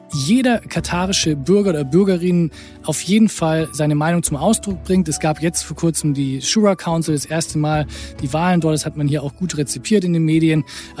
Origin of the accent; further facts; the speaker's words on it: Southern Germany, Germany; born there; moved away as an adult; now in Berlin, Germany; Ich bin im Süden Deutschlands einmal geboren. Ist schon ein bisschen her, aber auch noch nicht so lange. Und bin dann zum Studium nach Berlin gekommen